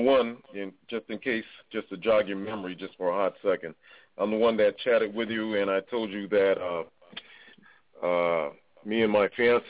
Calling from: Hartford, Connecticut, United States; from Hartford, Connecticut.

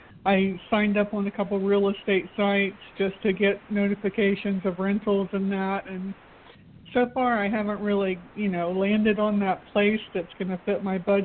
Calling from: Florida, United States; from Florida.

